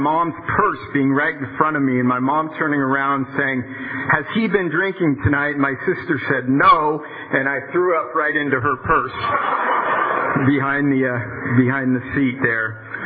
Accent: California, United States; But I have two brothers and a sister, and I grew up in the Bay Area, and there are no drugs or alcohol or abuse issues in my family growing up

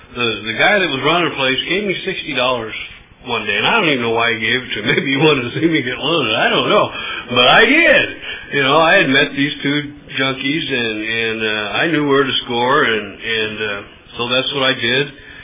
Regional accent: Bakersfield, California, United States; now in Porterville, United States; I was raised in Bakersfield and did a lot of my using and drinking and running around in Bakersfield, Oildale area.

